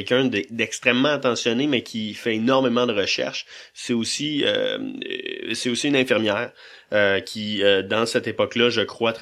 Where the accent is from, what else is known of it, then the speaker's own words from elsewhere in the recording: Saint-Jérôme, Quebec, Canada; born there; Moi, je suis né dans les Laurentides, dans le coin de Saint-Jérôme.